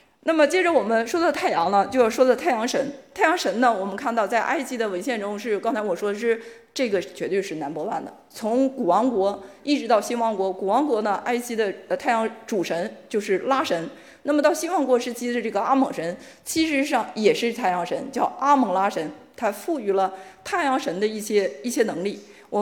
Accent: Northeast China, China; 因为我是东北人

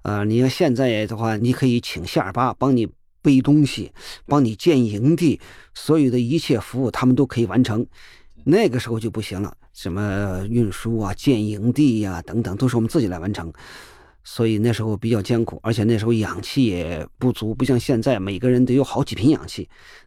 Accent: Qinghai, China; moved away as an adult; also born or lived in Chongqing; now in Beijing, China; 我父母是湖北人，可是我在重庆生的。 … 的渝嘛，就是重庆，简称渝。我6岁的时候随我父母支边到青海，后来我基本上在青海长大，我到26岁在青海待了20年将近。74年被入选到国家队，然后来到北京，一直就是到现在，就是我基本上生活在北京吧。

